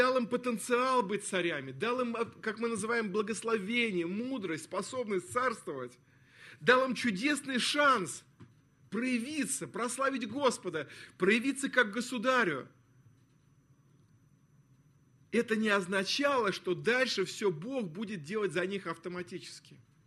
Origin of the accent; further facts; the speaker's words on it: Moscow, Russia; born there; я родился 1 мая 1960 года, ни раньше, ни позже? Почему я родился в Москве? Почему у меня были родители верующие?